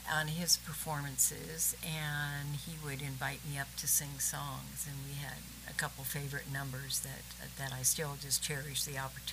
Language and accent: English; Portland, Oregon, United States; also born or lived in Eugene; now in Memphis, United States; born and raised in Portland and then lived in Eugene, Oregon for 15 years before I came here to Memphis.